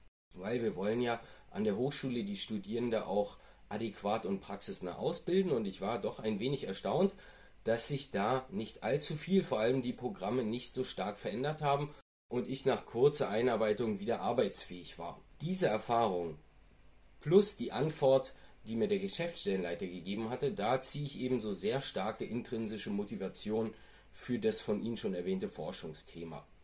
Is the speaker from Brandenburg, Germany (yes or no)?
no; Berlin, Germany; wieder in meiner alten Heimat Berlin